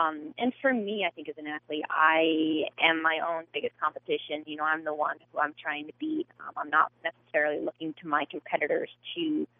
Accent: Vermont, United States; Growing up in Vermont really got me ready for anything.

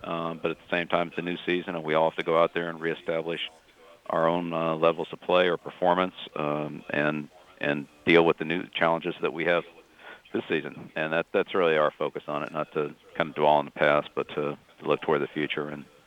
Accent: Annapolis, Maryland, United States; I grew up in Annapolis and have a lot of close ties to the United States Naval Academy

